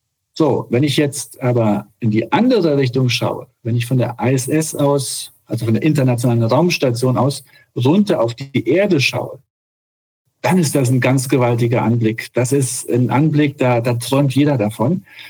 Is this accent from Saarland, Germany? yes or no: yes; Saarland, Germany; Ich bin aus Deutschland, aus dem Saarland und direkt daneben ist Luxemburg und Frankreich.